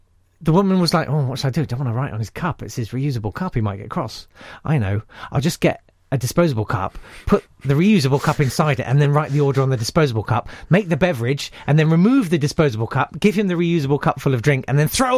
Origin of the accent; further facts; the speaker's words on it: United Kingdom; No, because I'm British.